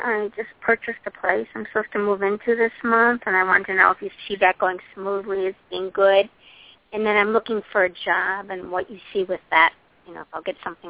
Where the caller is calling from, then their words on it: Illinois, United States; Illinois.